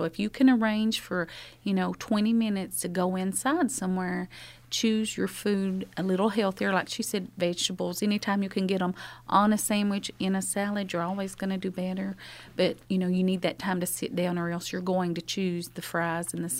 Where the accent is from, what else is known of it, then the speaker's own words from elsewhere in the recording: Cumberland, Kentucky, United States; in the town I grew up in Cumberland, in Harlan County, there wasn't a fitness center, you know.